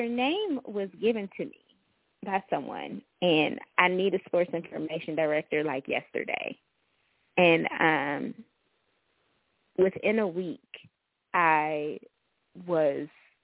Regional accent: Cleveland, Ohio, United States; I did 1 year as a media relations assistant with the Mid-American Conference in my hometown in Cleveland.

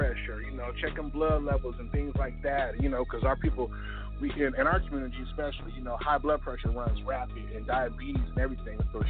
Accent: Seattle, Washington, United States; I'm from Seattle, man.

